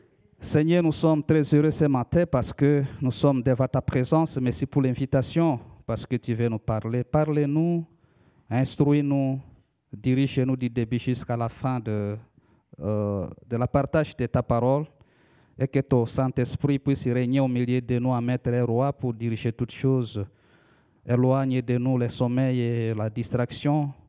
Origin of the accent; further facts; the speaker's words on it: DR Congo; first language Lika; French is a second language; qu'on appelle la langue Lika. La langue Lika, sens en République démocratique du Congo. Ça, c'est ma langue maternelle.